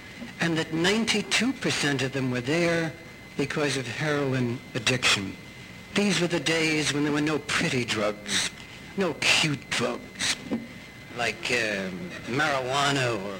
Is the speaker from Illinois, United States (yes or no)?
no; New York City, New York, United States; born there; I was born in Greenwich Village, by the way.